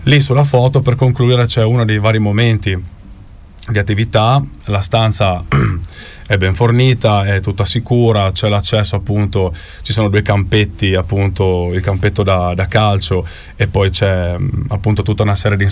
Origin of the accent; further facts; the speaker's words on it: Tolmezzo, Friuli-Venezia Giulia, Italy; Io vengo da Tolmezzo e, ok, sono abituato a vedere tanti bambini